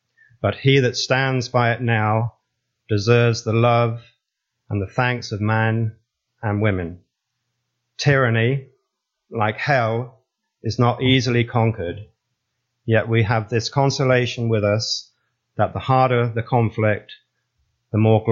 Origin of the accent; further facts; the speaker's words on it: United Kingdom; now in United States; Now, being a Brit, I obviously been here about 20 years